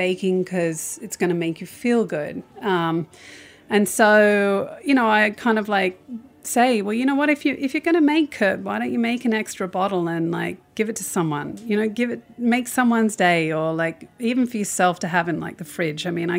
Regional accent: Australia; You know, I mean, as an Australian, I can't.

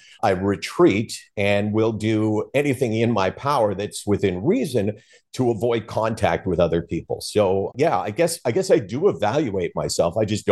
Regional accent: Toronto, Ontario, Canada; I grew up in Toronto, which is where I am right now. I've lived in Toronto all my life, actually. I grew up here. I went to university here.

